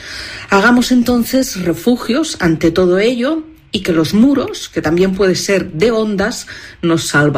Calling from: Barcelona, Catalonia, Spain; de Barcelona, siempre agradecida y emocionada.

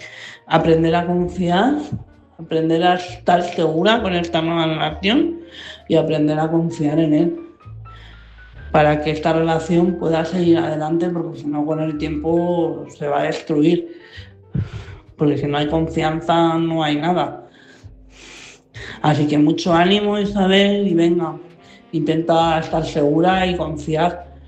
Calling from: Madrid, Community of Madrid, Spain; de Madrid.

